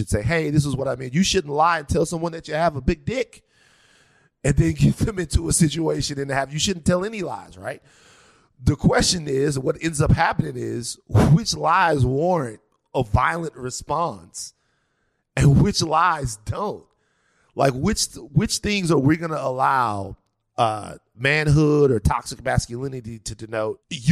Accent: Baton Rouge, Louisiana, United States; I understand the unique challenges of growing up in America as a young black man. I'm from Baton Rouge, Louisiana. I say this on every podcast.

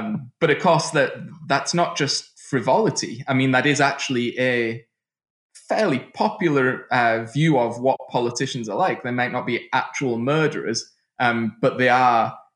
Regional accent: United Kingdom; moved away; I mean, I'm from the United Kingdom, but I'd left in 2000

